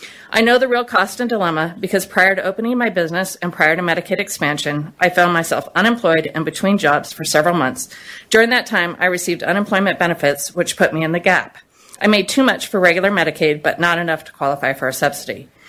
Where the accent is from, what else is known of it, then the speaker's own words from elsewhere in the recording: Boise, Idaho, United States; I represent myself, and I'm from Boise.